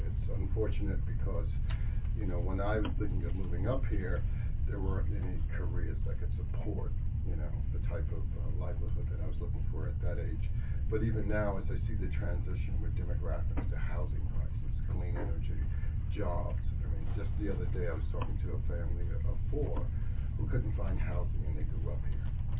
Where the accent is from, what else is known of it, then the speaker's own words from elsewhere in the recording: New York, United States; I'm a New Yorker. I went to school in Rochester at RIT and did my grad work at RPI, even did legislative work in Albany and working at the DOB as well. Currently, I live in Forest Hills